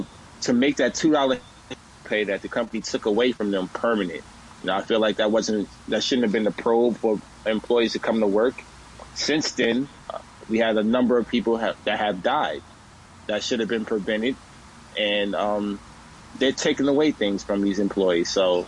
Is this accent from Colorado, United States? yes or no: no; Hackensack, New Jersey, United States; And my hometown, which I haven't been back since I graduated high school in 2007, this is very sentimental for me to bring some action to my hometown of Hackensack, New Jersey.